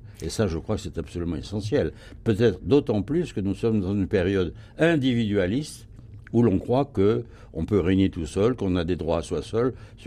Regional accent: France; Parce que nous sommes français

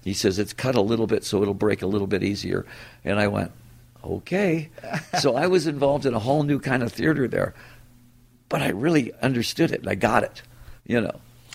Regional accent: Detroit, Michigan, United States; First of all, it's my hometown.

